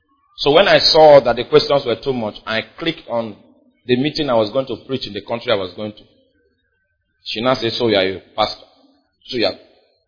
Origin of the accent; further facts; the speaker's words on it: Nigeria; I'm from Nigeria.